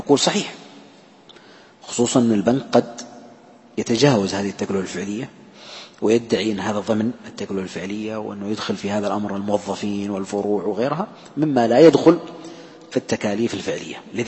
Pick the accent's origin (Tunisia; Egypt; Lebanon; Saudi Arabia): Saudi Arabia; عندنا في المملكة العربية السعودية صادر من مؤسسة النقد تعرفة خاصة لها